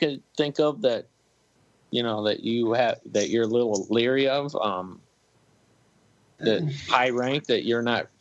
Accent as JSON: {"language": "English", "town": "Kansas City", "region": "Missouri", "country": "United States", "said": "I'm from Kansas City. I'm kind of a Kansas, Missouri kind of fan."}